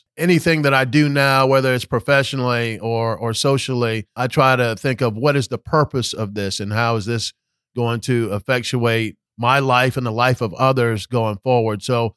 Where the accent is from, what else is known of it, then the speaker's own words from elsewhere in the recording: Orlando, Florida, United States; also born or lived in Panama; So originally born in Panama, when we moved to America, we moved here to Orlando. So I grew up here in Orlando, Florida, attended public school here, participated in sports.